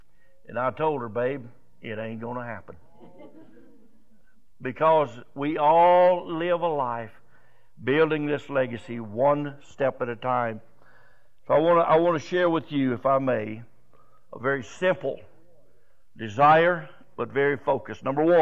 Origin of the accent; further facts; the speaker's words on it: Canada; now in United States; Don't judge me by my accent. I've said many times, if you slit this wrist right here, it'll start spitting out little red maple leaves.